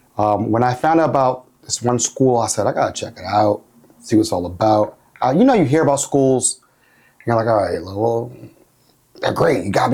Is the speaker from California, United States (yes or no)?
no; Baltimore, Maryland, United States; born there; also born or lived in Youngstown, Ohio / Dallas, Texas / Syracuse, New York / New Jersey; I was born in Baltimore, moved to Ohio, Youngstown, Ohio, moved to Dallas, Texas.